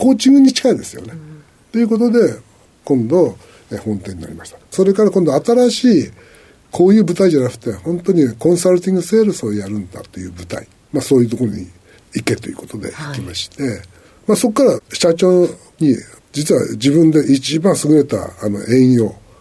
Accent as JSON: {"language": "Japanese", "town": "Hakodate", "region": "Hokkaido", "country": "Japan", "said": "北海道の函館です。"}